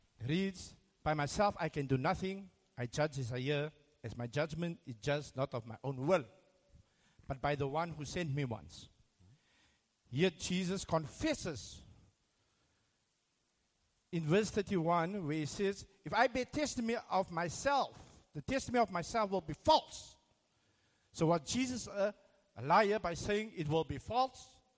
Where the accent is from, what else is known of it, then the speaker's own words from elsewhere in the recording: Cape Town, Western Cape, South Africa; I'm from Cape Town.